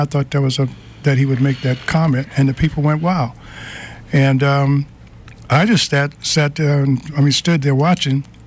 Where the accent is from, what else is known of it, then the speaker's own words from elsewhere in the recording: New York, United States; And being a New Yorker myself, and I had read his book